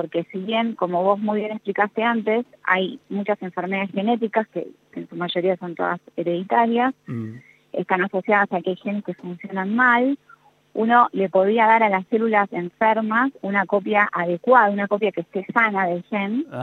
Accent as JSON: {"language": "Spanish", "town": "Avellaneda", "region": "Buenos Aires Province", "country": "Argentina", "lives_now": "Córdoba, Argentina", "said": "yo estoy en Córdoba hace bastantes años, pero soy de Avellaneda. Y soy egresada de la Universidad Nacional de Quilmes."}